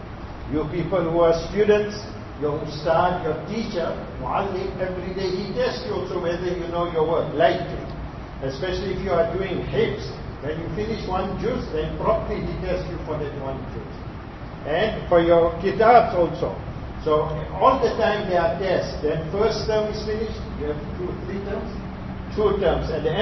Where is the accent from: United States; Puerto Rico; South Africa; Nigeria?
South Africa; accent: South African; My accent is different, South African accent, you have Malaysian accent.